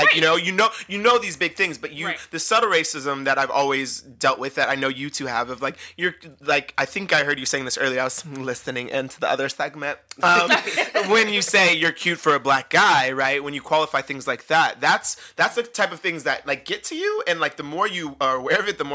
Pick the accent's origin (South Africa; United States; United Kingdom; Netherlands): United States; Vacaville, California; also born or lived in Fairfield; I grew up in Vacaville, Travis Air Force Base, and Fairfield, all around